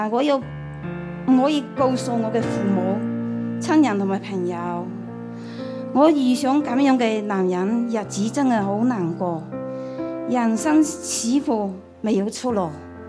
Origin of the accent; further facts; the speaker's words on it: Wuyishan, Fujian, China; moved away as an adult; 我出生在这个福建的武夷山，风景美丽的地方。我19岁离开了家乡，去到福建的厦门实施工作。